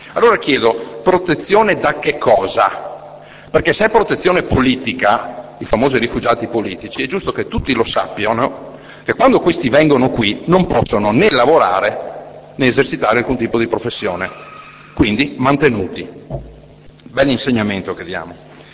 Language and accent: Italian; Veneto, Italy; first language Venetian; Italian is a second language; Io fondamentalmente sono veneto prima di tutto e parlo il veneto. Magari l'italiano faccio un po' fatica a capirlo, perché non ho studiato molto